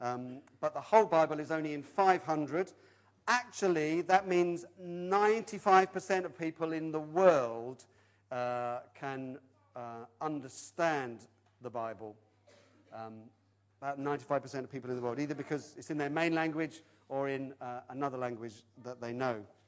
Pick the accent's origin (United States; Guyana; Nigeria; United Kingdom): United Kingdom; England; A long time ago, we wouldn't call that 6 billion because we're English.